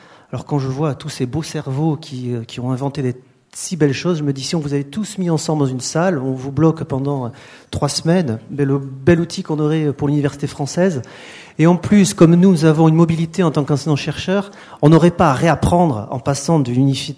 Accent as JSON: {"language": "French", "town": "Pau", "region": "Nouvelle-Aquitaine", "country": "France", "said": "je viens de Pau, hein."}